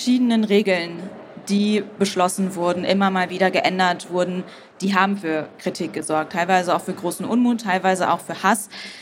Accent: Cologne, North Rhine-Westphalia, Germany; Ich komme aus Köln, meine Eltern aus dem Kreis Coesfeld.

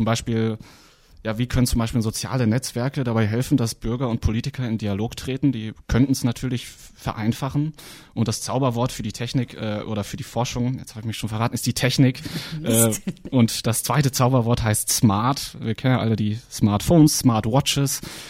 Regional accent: Bocholt, North Rhine-Westphalia, Germany; meine Heimatstadt Bocholt in Nordrhein-Westfalen an der holländischen Grenze ist auch dabei, ist auch eine Zukunftsstadt.

